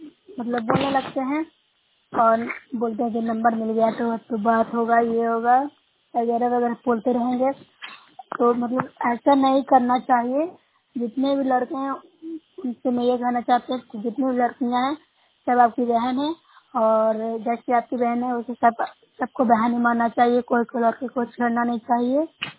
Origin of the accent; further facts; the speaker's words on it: Bihar, India; मैं न्यूज़ प्रखंड से हूँ, जिला नालंदा से बोल रही हूँ, राज्य बिहार।